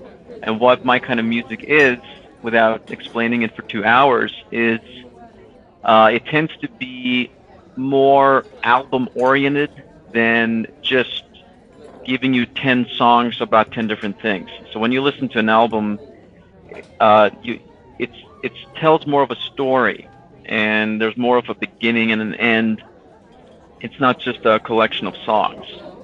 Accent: Norway; I'm from Norway. We'd love to play Norway, Sweden, Denmark.

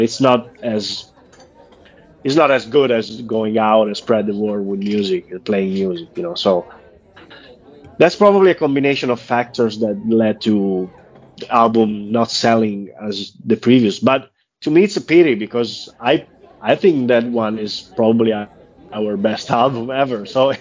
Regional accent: San Marino; I'm from San Marino, a different country, not exactly Italy

